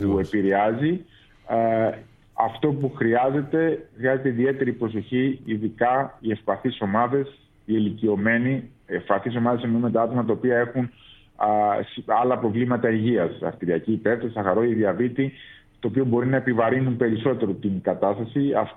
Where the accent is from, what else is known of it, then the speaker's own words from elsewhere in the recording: Cyprus; moved away as an adult; now in Athens, Greece; Ναι, είμαι Κύπριος, γεννήθηκα, μεγάλωσα στην Κύπρο, ήρθα να σπουδάσω στην ιατρική Αθήνας.